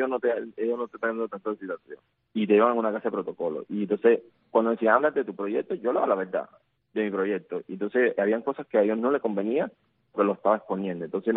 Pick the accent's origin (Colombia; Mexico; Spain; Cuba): Cuba; moved away; yo salí de Cuba porque la seguridad del Estado me estaba amenazando